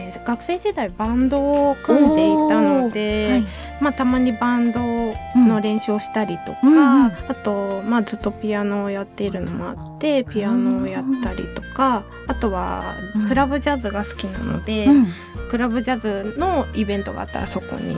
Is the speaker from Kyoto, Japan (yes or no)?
no; Ota, Tokyo, Japan; まあ、大田区ですね。